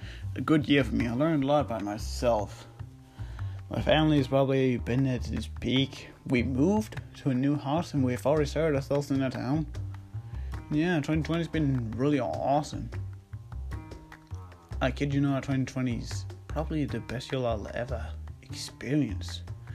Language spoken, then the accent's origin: English; Denmark; accent: Danish; English is a second language; I live in Denmark. Here we use kilometers. Kilometers. But however you pronounce it, I'm pronouncing it with my accent, Danish.